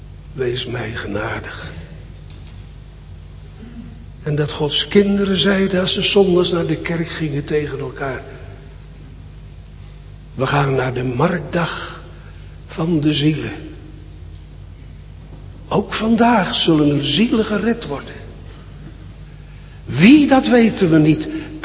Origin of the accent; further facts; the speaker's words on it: Sliedrecht, South Holland, Netherlands; born there; dat was in Sliedrecht, mijn geboorteplaats.